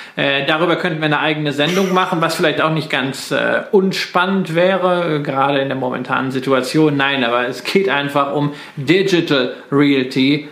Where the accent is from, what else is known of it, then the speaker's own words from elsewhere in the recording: Datteln, North Rhine-Westphalia, Germany; born there; Sogar in meiner Geburtsstadt in Datteln gibt es seit einiger Zeit ein Prologis Zentrum.